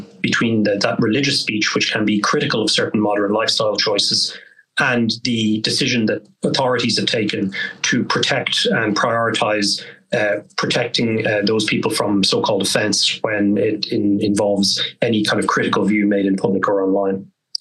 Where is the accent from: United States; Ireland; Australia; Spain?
Ireland; speaking as an Irishman, by comparison at least.